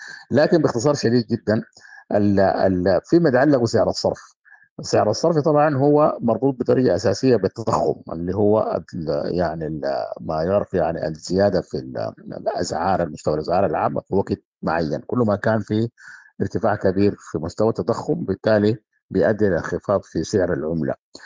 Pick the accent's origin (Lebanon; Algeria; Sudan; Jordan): Sudan; في أيضا الوقود برضو فاتورة كبيرة عندنا في السودان.